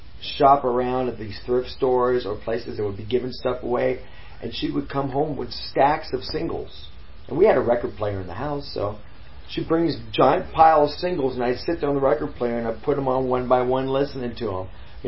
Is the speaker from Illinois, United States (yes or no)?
no; San Pedro, California, United States; also born or lived in Harbor City; But I was born there, of course, I was raised in Pedro